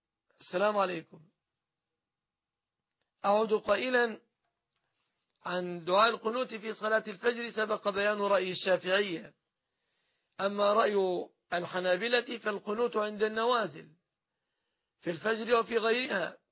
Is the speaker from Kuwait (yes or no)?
no; Egypt; في بلادنا مصر